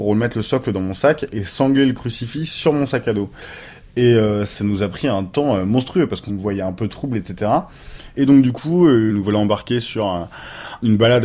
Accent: Le Havre, Normandy, France; now in Rouen, France; j'ai 26 ans, j'habite à Rouen, je suis originaire du Havre. Je reviens donc régulièrement au Havre pour voir des amis

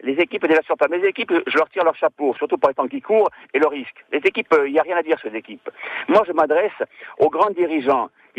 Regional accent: Corsica, France; Je suis paysan du Lugo, comme vous dites, une Corse.

